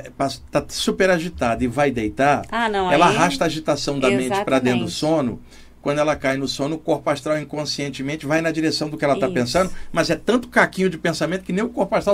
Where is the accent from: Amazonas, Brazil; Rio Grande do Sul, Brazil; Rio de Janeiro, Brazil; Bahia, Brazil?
Rio de Janeiro, Brazil; now in São Paulo, Brazil; eu também sou do Rio, né? E eu estou aqui mais anos morando aqui em São Paulo